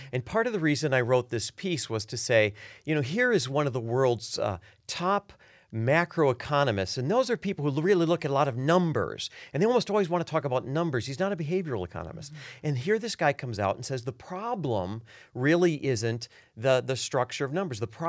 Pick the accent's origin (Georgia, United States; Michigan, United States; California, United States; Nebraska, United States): Michigan, United States; that I see here in my home state of Michigan